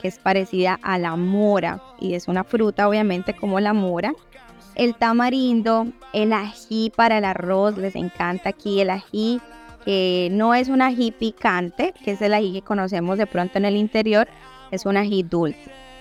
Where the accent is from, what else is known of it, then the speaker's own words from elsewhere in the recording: Santander, Colombia; now in Sincelejo, Colombia; yo vivo en la costa, pero no soy costeña. Soy de Santander y estoy aquí como foránea. Soy una extranjera en estas tierras. Ya voy a cumplir 4 años viviendo en Sincelejo, Sucre.